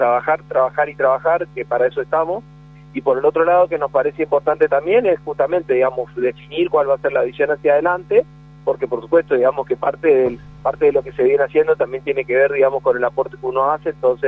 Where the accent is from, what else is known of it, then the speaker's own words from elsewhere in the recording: Argentina; como peronista, pero fundamentalmente como argentino